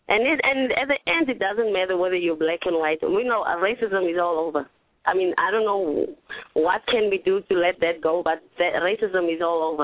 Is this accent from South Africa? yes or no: yes; South Africa; what I've learned as I am coming from South Africa, this is what I've learned